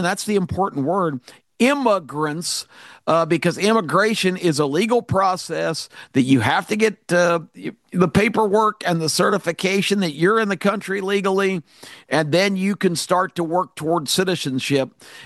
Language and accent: English; Atlanta, Georgia, United States; So many close friends growing up in Atlanta. My four best friends from high school are still my four best friends to this day.